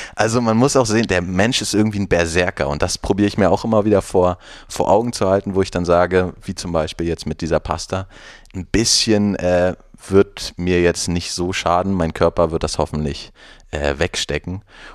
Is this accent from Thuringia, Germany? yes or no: no; Mecklenburg-Vorpommern, Germany; Ich bin in einer kleinen Stadt aufgewachsen in Mecklenburg-Vorpommern